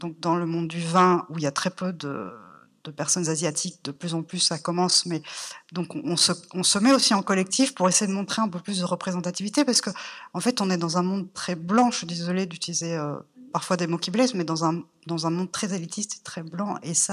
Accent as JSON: {"language": "French", "country": "Belgium", "said": "Moi, je suis belge"}